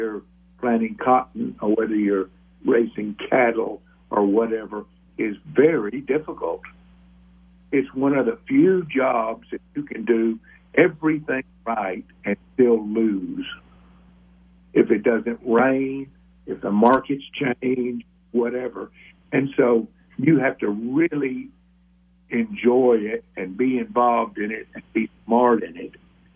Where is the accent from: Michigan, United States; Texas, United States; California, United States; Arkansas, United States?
Texas, United States; Abilene; also born or lived in Dallas; I grew up in Abilene, went to school here, military school, et cetera, ended up in Dallas